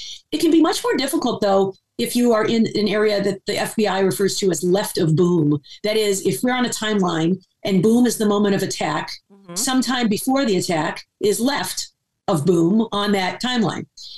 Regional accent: Michigan, United States; one of the things we saw here in my home state of Michigan

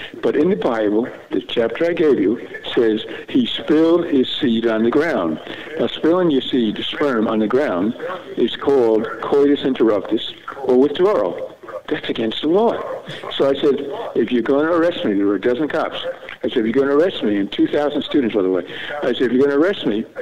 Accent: New York, United States; I said, hold it. I come from New York.

